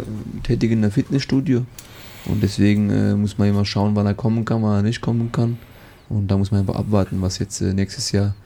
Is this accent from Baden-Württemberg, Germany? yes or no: yes; Mannheim, Baden-Württemberg, Germany; Ich bin ein Mannheimer. Fühle mich sehr wohl.